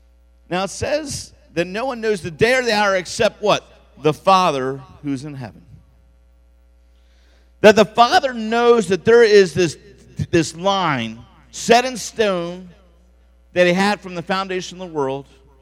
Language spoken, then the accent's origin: English; Baltimore, Maryland, United States; I grew up in Baltimore, so Baltimore is kind of a little heart place for me.